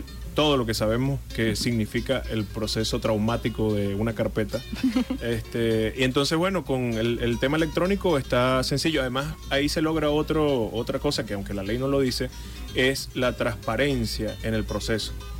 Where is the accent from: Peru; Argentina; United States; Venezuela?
Venezuela; Tovar, Mérida; allá en mi pueblo, donde estamos hablando, en Tobar